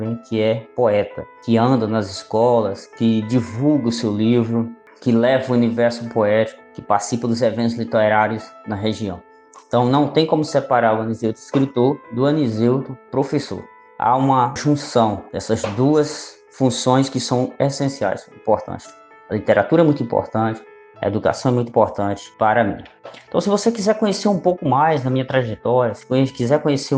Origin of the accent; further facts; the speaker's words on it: Jucás, Ceará, Brazil; sou cearense, sou natural da cidade de Jucás, aqui na região centro-sul do meu estado.